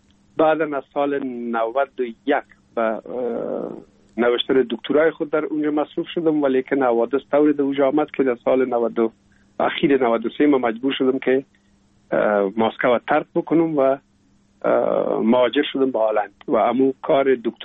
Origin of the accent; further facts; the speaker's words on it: Kabul, Afghanistan; also born or lived in Pul-e Khumri; ما در شهر پلخمری به دنیا آمدیم، یعنی در ولایت بغلان شهر پلخمری، و تا یک سالگی ما هم در موش گذاشتندیم. بعد از او جاب کار بابیم حساب در کابل میکرد و انتقال کرد به اینجا. ما هم همراه مادرم با بابیم یا پدرم آمدیم به کابل و دیگه باز این کابل تقریبا دائمی همیشه باشنده شدیم.